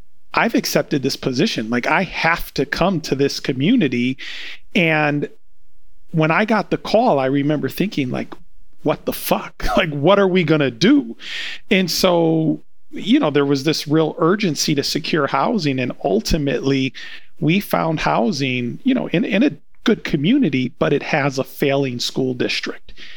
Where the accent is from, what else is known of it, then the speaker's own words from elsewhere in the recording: Wisconsin, United States; So I'm from Wisconsin, and that's where my conviction happened 25 years ago.